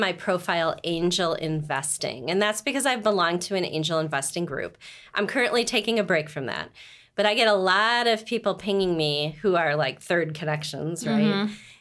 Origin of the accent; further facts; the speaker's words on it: Milwaukee, Wisconsin, United States; also born or lived in New Jersey / Jacksonville / Singapore; So I'm from Milwaukee originally.